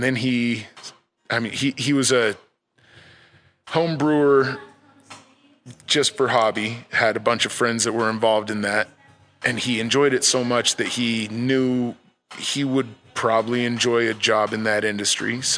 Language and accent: English; Idaho, United States; also born or lived in California, United States; I spent most of my life living in Idaho, between Idaho Falls and Boise. I was born in California, but left when I was still an infant.